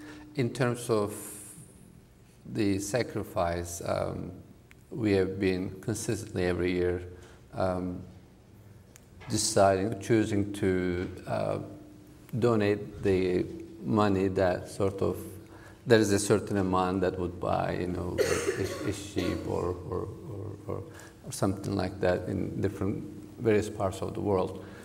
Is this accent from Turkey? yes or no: yes; Turkey; English is a second language; now in United States; say where I was born and raised in Turkey, you don't get that experience.